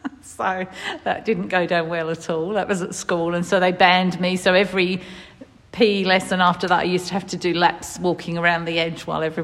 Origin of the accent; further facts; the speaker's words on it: South East England, United Kingdom; moved away as an adult; now in Australia; I grew up in a little place south of London, about half an hour out of London, which is, you know, obviously a very big city, but I didn't feel like I grew up in a city. I grew up, you know, in a suburb, really. Yeah, suburb of London